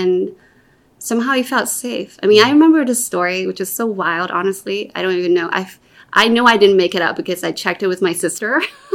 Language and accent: English; Brazil; where physically I come from is I was born and raised in Brazil. And, you know, I come from Taiwanese parents.